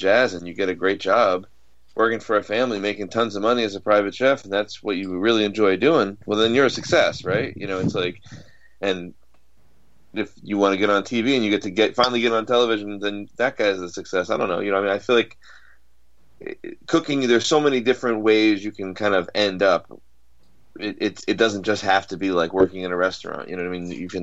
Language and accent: English; Ithaca, New York, United States; You know, I grew up in Ithaca